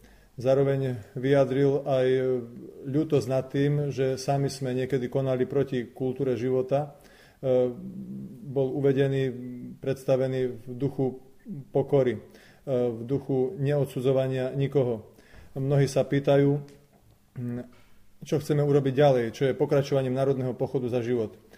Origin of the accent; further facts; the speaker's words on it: Košice, Košice Region, Slovakia; Ja ako Košičan môžem povedať